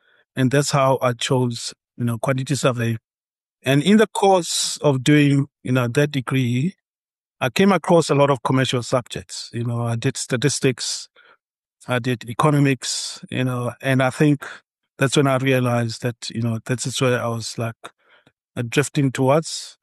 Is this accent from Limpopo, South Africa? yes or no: no; North West, South Africa; also born or lived in Klerksdorp; And when it was time for me to go to school, parents moved to a quieter and rural Northwest. That is where I started school